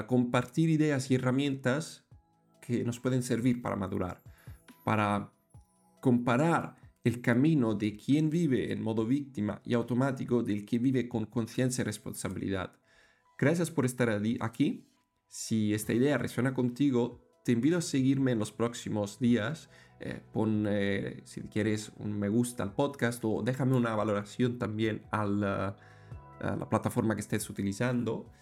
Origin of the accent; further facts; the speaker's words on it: Italy; moved away as an adult; yo nací y crecí en Italia hasta que me fui del país con 20 años